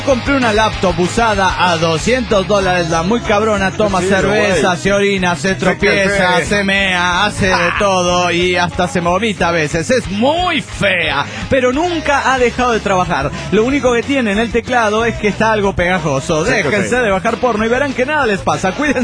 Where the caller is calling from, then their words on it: Tijuana, Baja California, Mexico; de Tijuana!